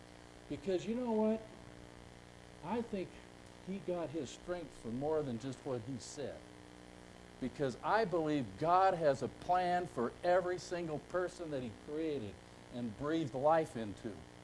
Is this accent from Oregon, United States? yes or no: yes; McMinnville, Oregon, United States; from Oregon, but it's McMinnville, Oregon, right?